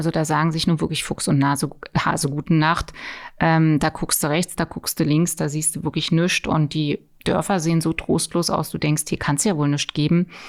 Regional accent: Berlin, Germany; now in Altmark, Germany; Ich komme natürlich aus Berlin und fahre da ja auch regelmäßig hin.

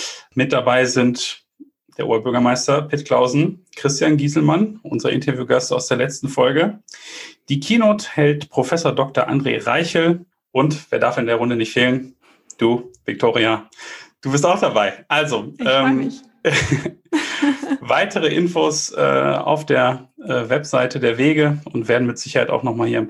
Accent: Bielefeld, North Rhine-Westphalia, Germany; also born or lived in Munich; Und als Bielefelder unterstreiche ich das natürlich gerne. Wir haben auch ein paar Jahre in München gelebt

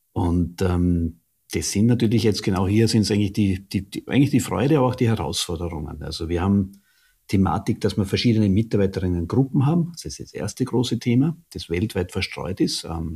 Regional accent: Graz, Styria, Austria; also born or lived in Vienna, Austria; bin geboren in Graz

